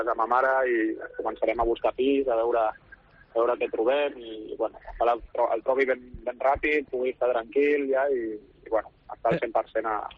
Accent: Barcelona, Catalonia, Spain; jo al final soc de Barcelona des de petit

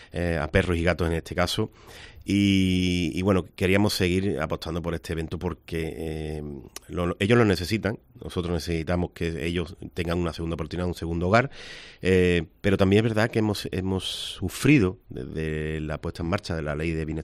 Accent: Villarrasa, Andalusia, Spain; soy de Villarrasa y nos hemos criado prácticamente con la planta

